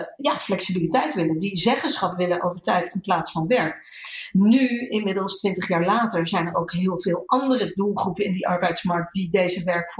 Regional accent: United States; Ik ben Amerikaan van origine.

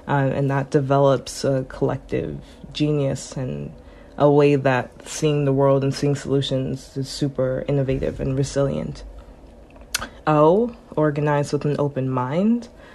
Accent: New Jersey, United States; So when I first moved to Connecticut, I'm originally from New Jersey, I lived in Ansonia and then Trumbull.

